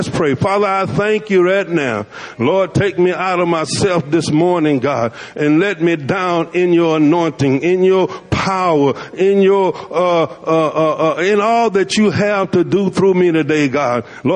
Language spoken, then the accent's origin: English; Camden, United States; I was born and raised in Camden. I'm a just old country preacher